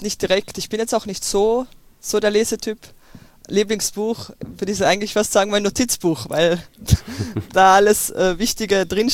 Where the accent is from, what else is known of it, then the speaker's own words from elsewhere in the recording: Tyrol, Austria; ich komme aus Österreich, aus Tirol, und da komme ich aus einer kleinen Gemeinde, und ja, da kennt sich jeder gefühlt.